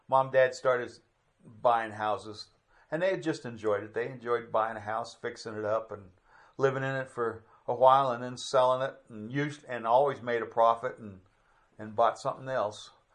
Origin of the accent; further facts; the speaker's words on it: California, United States; born there; I was born in California.